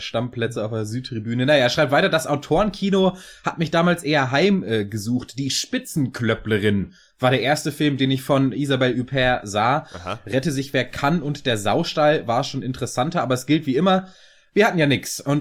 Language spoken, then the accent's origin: German; Kiel, Schleswig-Holstein, Germany; also born or lived in Hanover / Munich; now in Ingolstadt, Germany; ich bin Kieler. Mit weiterer Geschichte in Hannover und München. Ingolstadt habe ich mir Gott sei Dank weder wegen des FCI noch wegen Audi ausgesucht. Das waren eher Frau und Kinder. Ja, Ingolstadt ist also als Insider-Info eher mein Altersruhesitz.